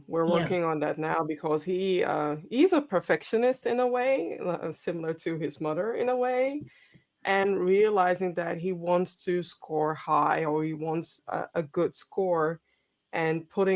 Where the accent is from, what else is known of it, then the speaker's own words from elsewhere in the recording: Ghana; I am Ghanaian. My blood always is asking for warmth, especially in the winter.